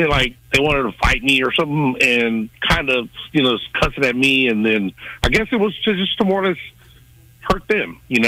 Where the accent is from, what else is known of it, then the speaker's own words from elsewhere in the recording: Midwest, United States; Because I'm from the Midwest, and like I said, you know, they're from down South Alabama, Atlanta, Louisiana.